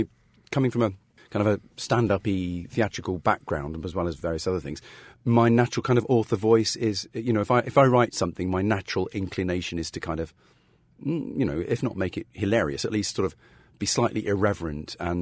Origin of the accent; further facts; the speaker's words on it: Nottingham, East Midlands, United Kingdom; I'm from Nottingham originally. So, and I sort of grew up in the sort of Nottinghamshire, Leicestershire borders.